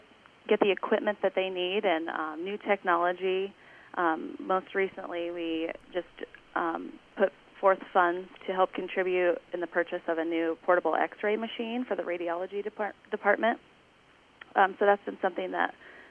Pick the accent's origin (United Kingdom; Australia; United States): United States; Polk City, Iowa; now in Audubon, United States; I grew up in Polk City. I went to North Polk High School and then went to college up in Buena Vista in Storm Lake.